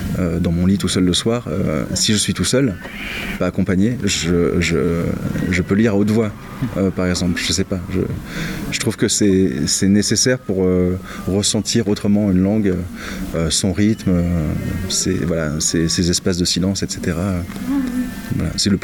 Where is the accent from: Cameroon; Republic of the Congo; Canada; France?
France; Normandy; j'ai 40 ans, je viens de Normandie, et j'écris du théâtre.